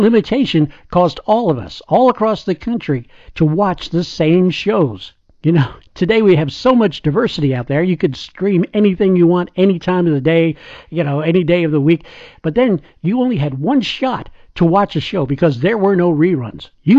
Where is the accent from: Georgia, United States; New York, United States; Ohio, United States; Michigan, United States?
New York, United States; I was fortunate, because I grew up in the New York City tri-state area.